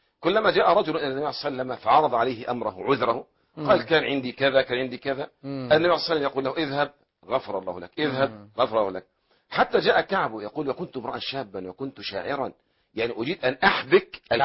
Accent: Egypt; ونحن من أهل مصر.

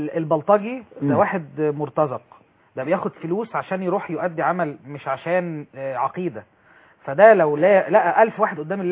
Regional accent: Egypt; احنا كلنا مصريين

